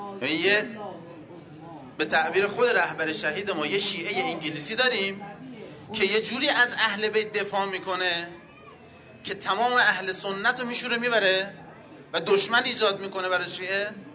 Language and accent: Persian; Iran; با هم صحبت کردیم، فهمید ما ایرانی هستیم.